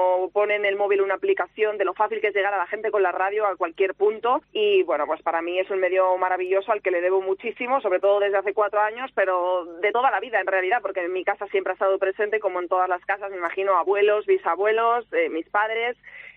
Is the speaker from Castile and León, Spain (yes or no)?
yes; Zamora, Castile and León, Spain; now in Madrid, Spain; Me permite vivir en Madrid cuando yo soy de Zamora, me da de comer y eso es lo primero